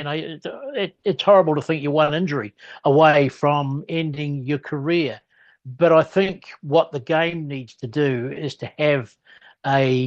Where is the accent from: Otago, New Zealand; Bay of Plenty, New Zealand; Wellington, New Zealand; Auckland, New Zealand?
Wellington, New Zealand; here were the National Athletic Championships in Wellington, my hometown, not far away